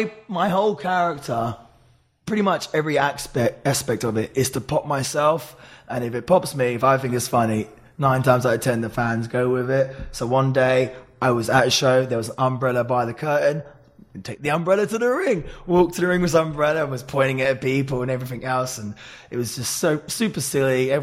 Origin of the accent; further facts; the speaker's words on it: United Kingdom; I was always interested in villains and especially being British.